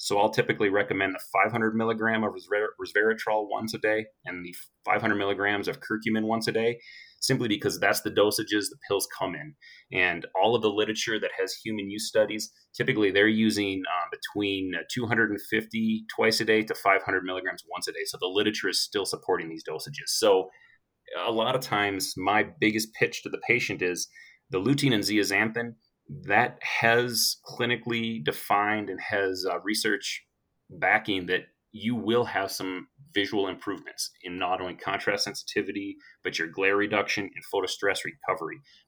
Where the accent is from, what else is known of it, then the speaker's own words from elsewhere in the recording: San Antonio, Texas, United States; So I'm from San Antonio, or currently living in San Antonio. So the grocery store that we have in town is HEB.